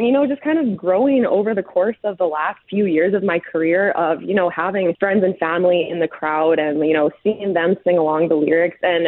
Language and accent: English; Prince Albert, Saskatchewan, Canada; also born or lived in Calgary; I grew up in Prince Albert, not a big city, but a city nonetheless. But we also had our family farm that we spent a lot of time at growing up.